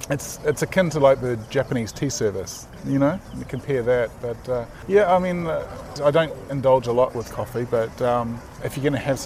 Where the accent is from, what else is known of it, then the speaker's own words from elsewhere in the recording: New Zealand; Being a Kiwi, we very much have our own way about us, which is quite hard to change. You know, I see that as introducing that Kiwiness to my family as well.